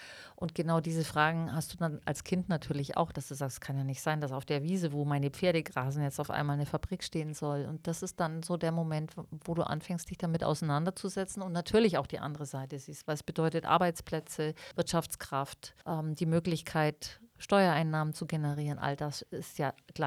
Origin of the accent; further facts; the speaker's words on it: Sonthofen, Bavaria, Germany; Es wurde ja mal diskutiert, ich bin in Sonthofen aufgewachsen.